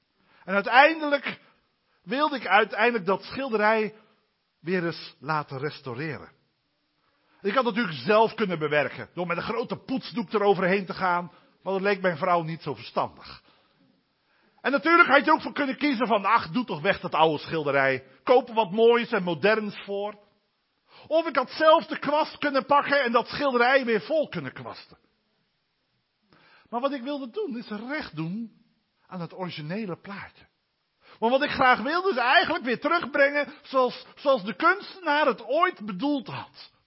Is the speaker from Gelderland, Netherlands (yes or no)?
no; Dordrecht, South Holland, Netherlands; een stadsgezicht op de stad Dordrecht. De stad waar ik opgegroeid ben.